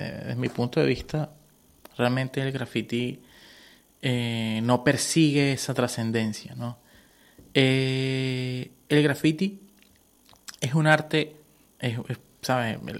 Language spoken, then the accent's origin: Spanish; Venezuela; now in Canary Islands, Spain; Yo soy venezolano, pero vivo en las Islas Canarias.